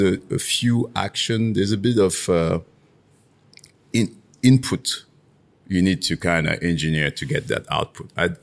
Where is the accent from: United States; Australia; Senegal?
Senegal; I always point to the fact that I come from Senegal.